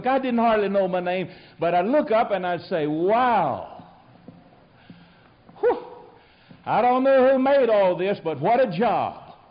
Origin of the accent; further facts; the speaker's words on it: Tennessee, United States; Now, I'm a country boy. I grew up in Tennessee like a weed.